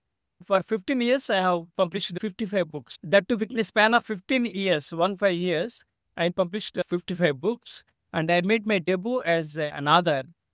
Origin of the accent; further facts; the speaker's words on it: India; born there; English is a second language; I was born on October 31st, 1963, in a tiny village in India. And I was born into a toxic family and grew up in a toxic environment.